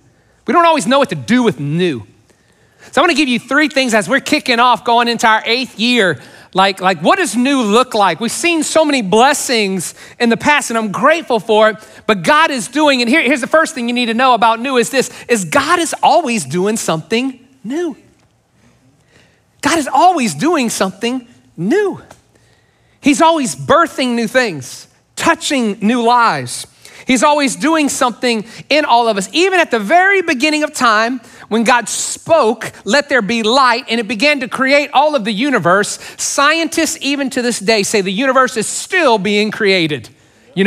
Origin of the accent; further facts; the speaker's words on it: Louisiana, United States; Yeah, I'm Cajun. We're from Louisiana and there's a great new Cajun place.